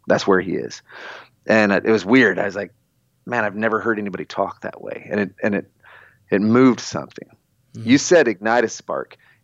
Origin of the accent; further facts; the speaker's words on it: Nebraska, United States; So I grew up in Nebraska, which is in the middle of the United States.